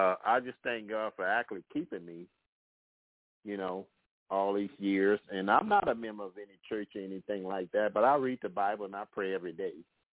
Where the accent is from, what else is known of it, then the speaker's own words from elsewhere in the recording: New Orleans, Louisiana, United States; moved away; Years ago, I had left, I'm from New Orleans. I left New Orleans, and I went to Dallas, Texas, and I went to a place called Christ for the Nations Institute.